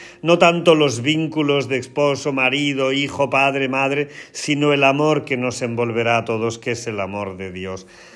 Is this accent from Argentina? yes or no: no; Porcuna, Andalusia, Spain; Yo soy de Porcuna, pero Linares está cerca de Porcuna.